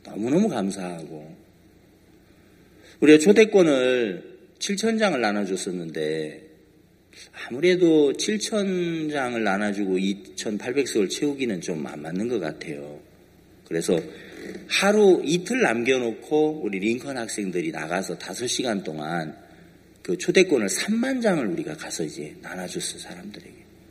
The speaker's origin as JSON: {"language": "Korean", "country": "South Korea", "said": "아, 네, 한국에서 왔습니다."}